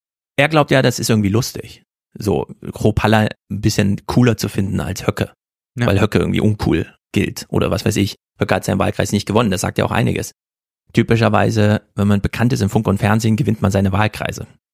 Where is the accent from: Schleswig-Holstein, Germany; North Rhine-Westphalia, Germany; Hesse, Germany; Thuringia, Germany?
Thuringia, Germany; Ich bin Thüringer.